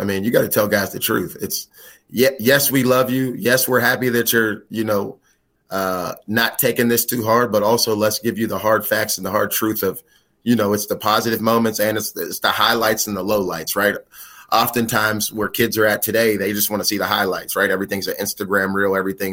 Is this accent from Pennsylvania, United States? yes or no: yes; Pittsburgh, Pennsylvania, United States; I'm from the City of Champions. I'm from Pittsburgh, Pennsylvania, where we're born winners, you know what I'm saying?